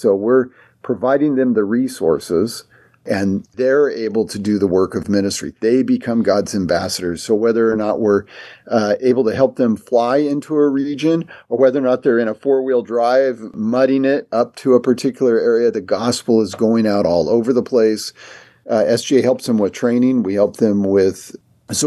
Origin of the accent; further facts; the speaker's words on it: Sonora, California, United States; I grew up in Sonora, California, just on the other side from you.